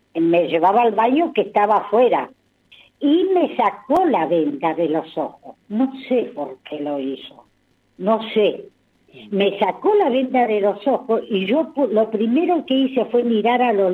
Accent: Sarmiento, Chubut, Argentina; born there; also born or lived in Comodoro Rivadavia; soy de la zona, yo en Comodoro viví 40 años, soy nacida en Sarmiento, pero yo viví 40 años en Comodoro, hasta que me vine acá.

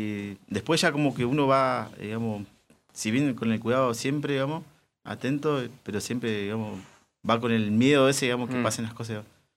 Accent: Neuquén, Argentina; yo soy de Neuquén Capital. Uh-huh. Me crié en la orilla del río y, bueno, de Chacras.

